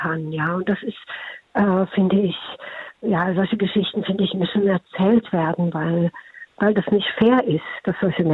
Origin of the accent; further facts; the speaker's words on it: Berlin, Germany; born there; Ich bin in Berlin geboren.